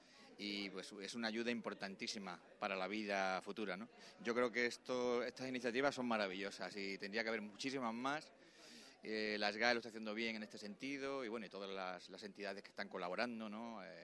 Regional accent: Extremadura, Spain; yo, curiosamente, yo me crié en Extremadura y éramos chicos muy de la calle

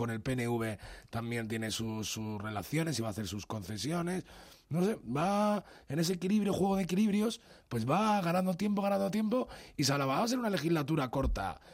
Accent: Spain; Habla también de cómo somos los españoles, ¿no?

